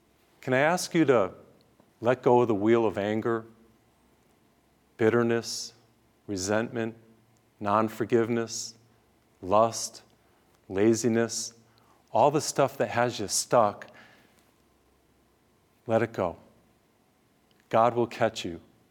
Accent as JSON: {"language": "English", "region": "New England", "country": "United States", "tie": "born or raised there", "said": "I grew up in New England, and of course the seasons change."}